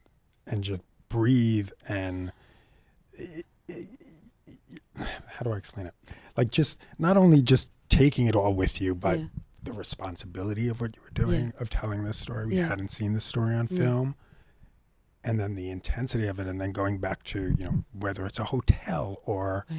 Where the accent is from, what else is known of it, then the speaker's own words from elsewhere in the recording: New York, United States; I'm a kid from Broadway, like from New York. So I went to a lot of Broadway shows.